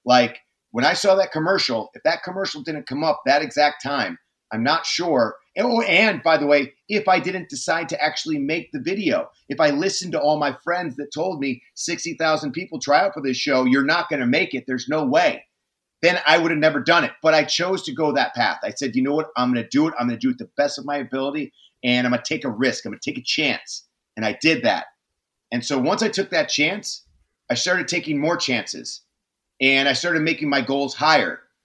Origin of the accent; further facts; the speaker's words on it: Cleveland, Ohio, United States; when I was growing up in Cleveland, the ideal like life for you is that after high school, you go to college. After college, you go back to Cleveland, you get a job